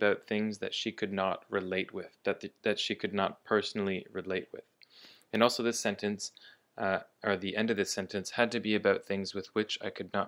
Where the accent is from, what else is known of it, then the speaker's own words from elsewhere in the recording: Toronto, Ontario, Canada; if anyone's wondering about the Canadian pronunciation or my accent, since I'm from Toronto, my accent should be pretty similar to an American accent